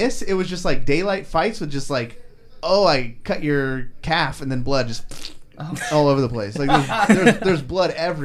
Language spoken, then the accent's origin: English; California, United States; I mean, we're from California.